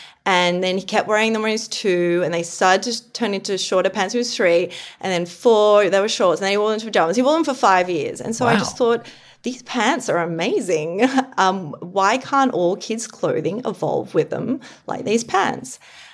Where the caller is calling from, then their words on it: Sydney, New South Wales, Australia; I'm calling from Bondi in Sydney, Australia.